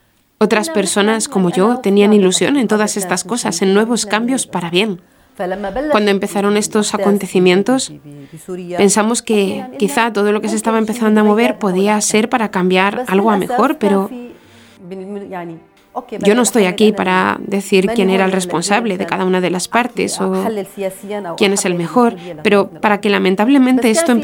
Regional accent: Aleppo, Aleppo Governorate, Syria; now in Toledo, Spain; Llegué a España hace 2 años y 4 meses. Soy de Alepo, de Siria, de la Iglesia Greco-Católica.

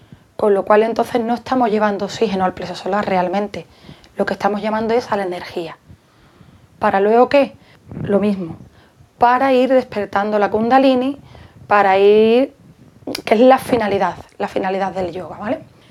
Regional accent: Jerez de la Frontera, Andalusia, Spain; soy de Jerez.

